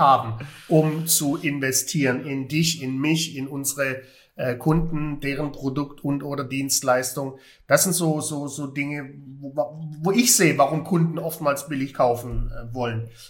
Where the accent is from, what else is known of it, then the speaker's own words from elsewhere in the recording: Heilbronn, Baden-Württemberg, Germany; moved away; aus meiner alten Heimat Heilbronn